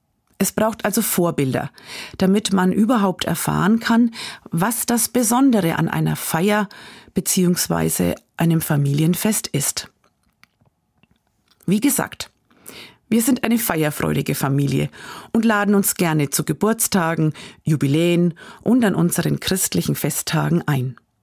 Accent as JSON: {"language": "German", "region": "Bavaria", "country": "Germany", "tie": "born or raised there", "said": "Das Blues- und Jazz-Festival in meiner Heimatstadt, Kirchwein an jedem Wochenende in unseren fränkischen Dörfern"}